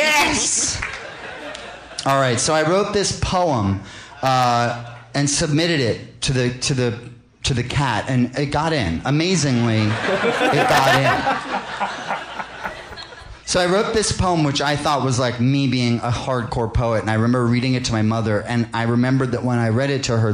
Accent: Princeton, New Jersey, United States; I grew up in Princeton, New Jersey.

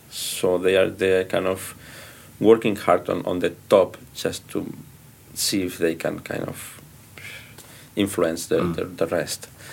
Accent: Catalonia, Spain; But it's something that I'm Catalan, blah blah blah.

